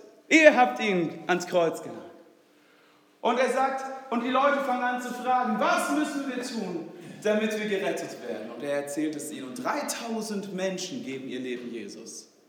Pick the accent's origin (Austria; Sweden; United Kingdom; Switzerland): Sweden; first language Swedish; German is a second language; Wenn einer von euch anfangen würde, Schwedisch zu sprechen, ich würde es verstehen, so weil es meine Muttersprache ist.